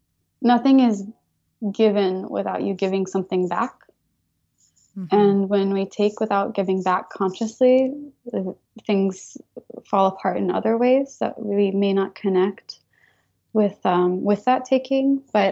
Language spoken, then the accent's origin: English; Austin, Texas, United States; I am from Austin, Texas. My family has lived there since the 60s. And my whole family lives there now. I currently live in Austin